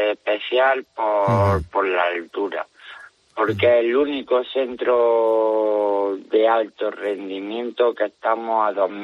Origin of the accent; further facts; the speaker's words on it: Jaén, Andalusia, Spain; now in Granada, Spain; Yo soy de Jaén, pero granadino de adopción.